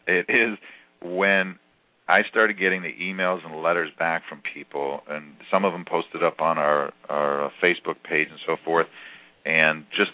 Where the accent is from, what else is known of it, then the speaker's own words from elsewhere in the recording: Greece; and I'm Greek, and I had been looking for a Greek wife for years.